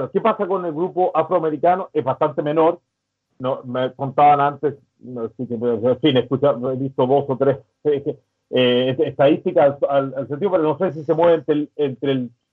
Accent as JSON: {"language": "Spanish", "country": "Chile", "said": "Yo vengo, soy chileno"}